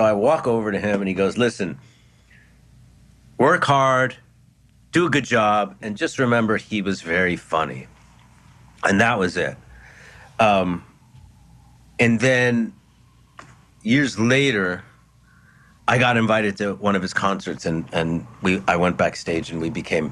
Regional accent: New York, United States; as a fan, as a New Yorker, as a fellow artist, like it was a moment, you know, when he passed.

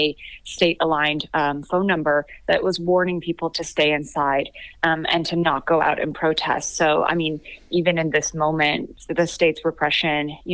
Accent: Vancouver, British Columbia, Canada; also born or lived in Iran; So I was born in Iran and I immigrated to Canada, to Vancouver, when I was in preschool. So I grew up in Canada, but I have a ton of friends and family in Iran.

